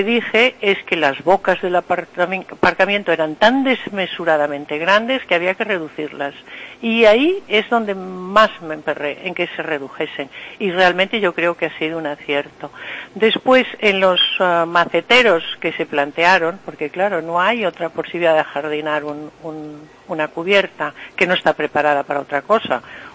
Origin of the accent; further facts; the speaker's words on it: Galicia, Spain; que nosotros como ciudadanos, como gallegos, nos sintamos orgullosos de nuestro patrimonio